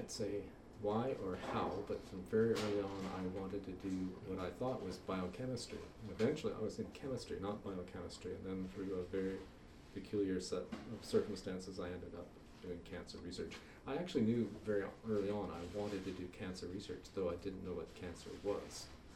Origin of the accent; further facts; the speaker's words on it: New York City, New York, United States; born there; I was born in New York City in 1945.